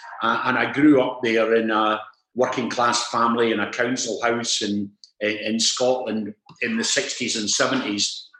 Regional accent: Perth, Western Australia, Australia; when people joke now about me, they talk about me as if I'm from Denison, but I'm actually from Perth.

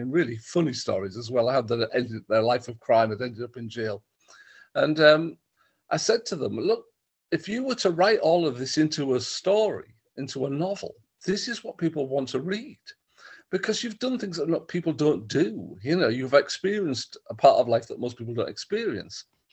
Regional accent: Stockton, California, United States; I went into a jail in Stockton, where I grew up. I grew up in Stockton, not in the jail.

